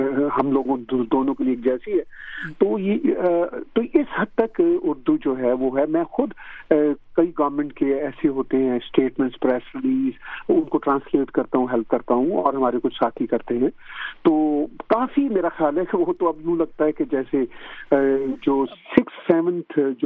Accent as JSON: {"language": "Urdu", "country": "Pakistan", "tie": "born or raised there", "moved": "yes", "lives_now": "Canada", "said": "ہم نے پاکستان میں پلا بڑا تو اردو سیکھی, اردو میں کتابیں لکھی, پنجابی میں بھی لکھی ہیں میں نے"}